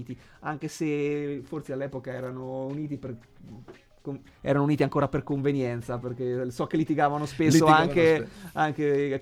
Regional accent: Ancona, Marche, Italy; siamo tutti d'Ancona

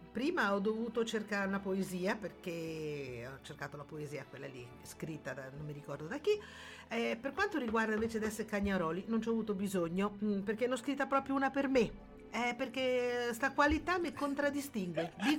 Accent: Ancona, Marche, Italy; che so d'Ancona e non conosco falsità

